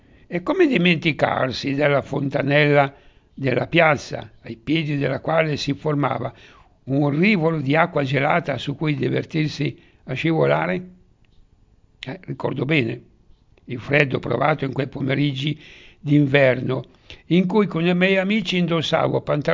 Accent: Baggio, Lombardy, Italy; sono nato a Baggio nel 1928 in piazza Anita Garibaldi, nella stessa piazza in cui risiedevo da piccolo con i nonni, gli zii e cugini.

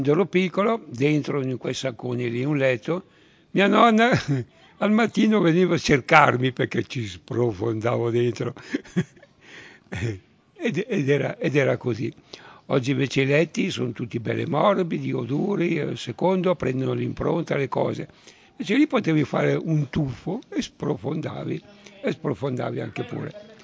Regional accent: Lombardy, Italy; born there; Io non sono milanese perché sono nato a 25 km da Milano

